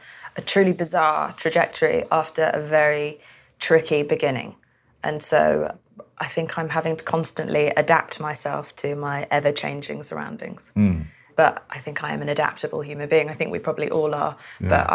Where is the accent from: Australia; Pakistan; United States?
Pakistan; because I'm Pakistani